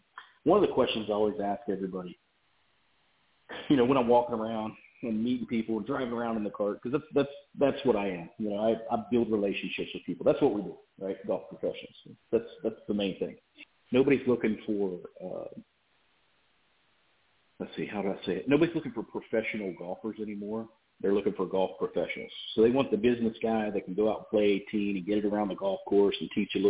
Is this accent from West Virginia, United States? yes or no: yes; West Virginia, United States; And everywhere I've ever been, and this includes my home state of West Virginia, I always get the answer, well, it's great, but there's always a but.